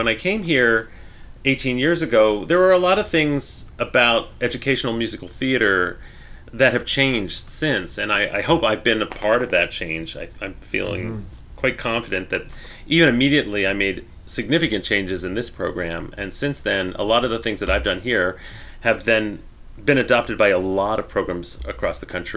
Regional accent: Maryland, United States; I grew up in outside Washington, D.C. in Maryland and started very early.

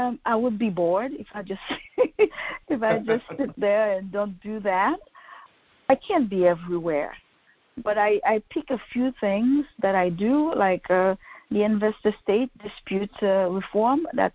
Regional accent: Haiti; now in Paris, France; And also my home country, Haiti, just sent me a formal invitation for a biannual colloquium

